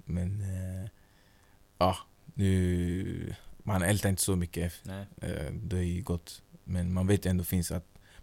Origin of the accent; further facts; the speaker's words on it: Stockholm County, Sweden; Jag kommer från norra Stockholm där. En liten ort där uppe.